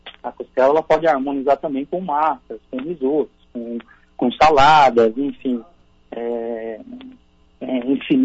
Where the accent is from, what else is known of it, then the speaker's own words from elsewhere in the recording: Paraná, Brazil; sou paranaense, mas moro no estado de São Paulo há 40 anos, há 20 anos, né